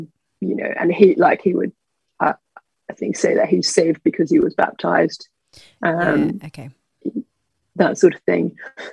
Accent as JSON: {"language": "English", "country": "New Zealand", "tie": "born or raised there", "moved": "as an adult", "lives_now": "London, United Kingdom", "said": "I live in London, but I'm not from the UK. I was born in New Zealand."}